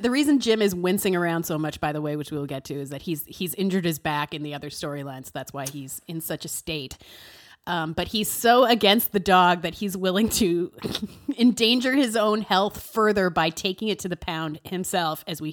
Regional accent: Saskatchewan, Canada; I can feel this one because I grew up in Saskatchewan, Canada's Minnesota.

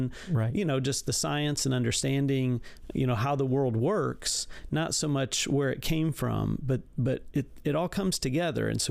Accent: Troy, Illinois, United States; So I grew up in Southern Illinois, Troy, Illinois. It's a little kind of farming town.

